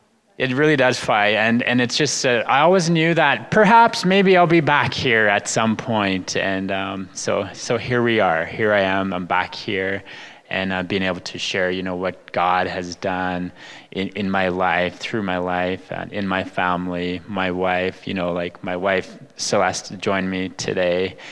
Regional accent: Alberta, Canada; first language Blackfoot; So I just greeted you in my Blackfoot language. So I'm Blackfoot from the Blood Tribe, which is in southern Alberta

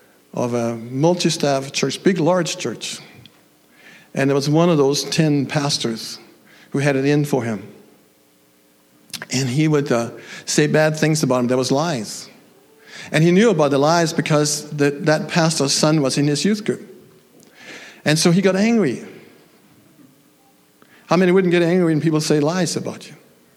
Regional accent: Denmark; When I come from Denmark, I'm actually going back there next week to visit my mom again.

